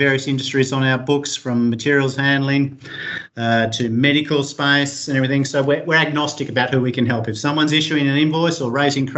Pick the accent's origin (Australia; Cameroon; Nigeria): Australia; Perth, Western Australia; I'm also a native West Australian. Don't know if that's good or bad for your client base, but I grew up in West Australia.